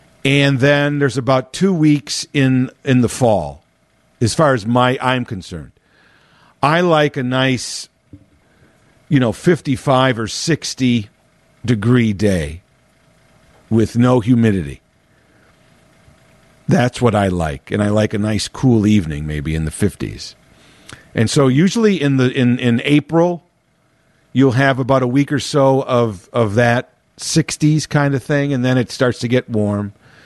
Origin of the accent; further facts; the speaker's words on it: Chicago, Illinois, United States; But, born and raised in Chicago. Been living always around the city. And now, even though I live in the suburbs, I'm literally almost right across the street from Chicago.